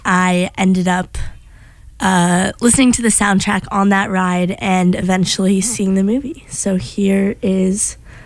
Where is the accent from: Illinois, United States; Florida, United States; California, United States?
Illinois, United States; Chicago; I am originally from Chicago and went to Lollapalooza this summer